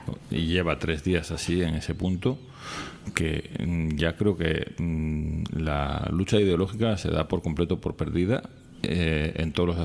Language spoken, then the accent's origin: Spanish; Spain; nuestra como española